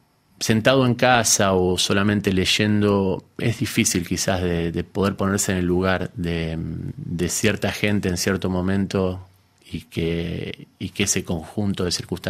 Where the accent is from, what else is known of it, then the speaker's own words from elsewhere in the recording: Argentina; moved away as an adult; participado en algunas antologías poéticas allá en mi país, en Argentina, pero tenía desde unos años antes la idea de que cuando pudiese iba a partir